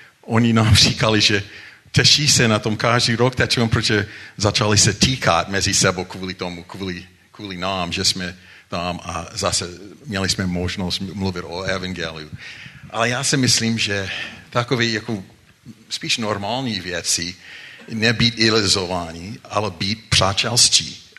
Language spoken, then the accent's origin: Czech; United States; Czech is a second language; Já jsem Američan.